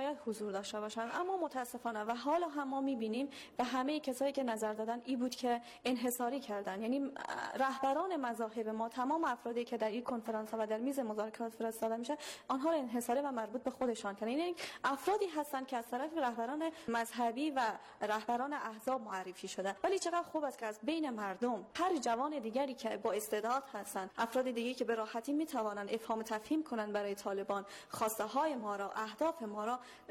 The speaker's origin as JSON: {"language": "Persian", "country": "Afghanistan", "said": "خودم به عنوان یک زنی که جوان هستم در داخل این جامعه و به عنوان یک افغانستانی و افغان دارم زندگی میکنم"}